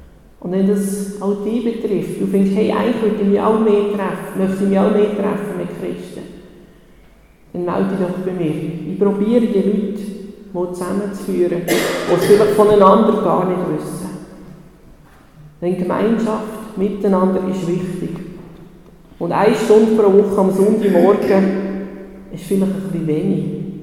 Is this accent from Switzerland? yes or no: yes; Switzerland; ein mühsamer Text, wenn man als Schweizer im 21. Jahrhundert lebt.